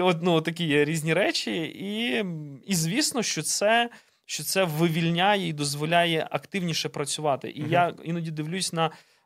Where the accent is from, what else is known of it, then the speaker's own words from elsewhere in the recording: Chernivtsi, Chernivtsi Oblast, Ukraine; ми переїхали до Чернівців, тому що нам потрібно було зробити документи, ми самі родом з Чернівців